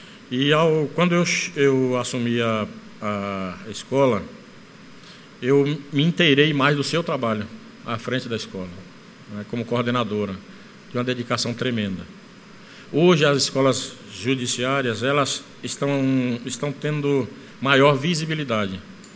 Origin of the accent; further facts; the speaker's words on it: Bahia, Brazil; Eu venho da Bahia e outros estados são assim também.